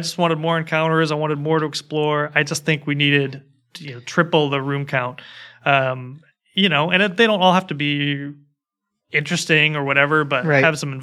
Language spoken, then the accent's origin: English; United States; they're just not my reality as an American.